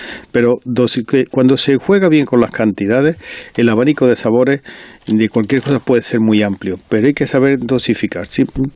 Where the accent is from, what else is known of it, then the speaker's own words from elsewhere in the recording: Córdoba, Andalusia, Spain; Aquí hay que tener en cuenta que soy de Córdoba también